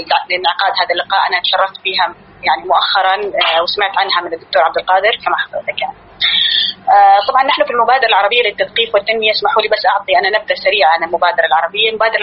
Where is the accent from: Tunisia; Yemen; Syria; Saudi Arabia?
Yemen; أنا من اليمن